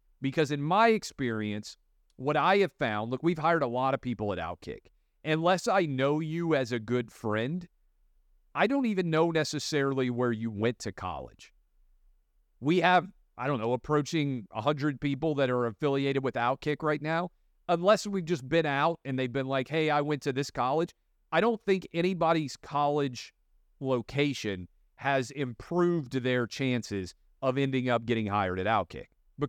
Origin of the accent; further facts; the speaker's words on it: Tennessee, United States; As a kid growing up in Tennessee, I took a scholarship to GW.